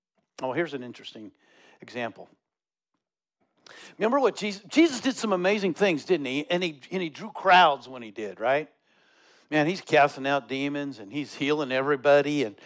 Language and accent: English; Castle Rock, Colorado, United States; I grew up in Castle Rock, Colorado, and my older sisters and I, you know, it was before all this stuff